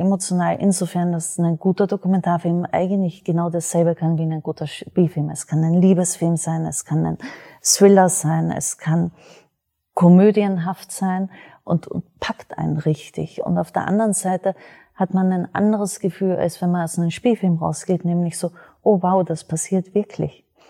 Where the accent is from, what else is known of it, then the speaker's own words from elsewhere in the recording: Austria; Ich selber bin Österreicherin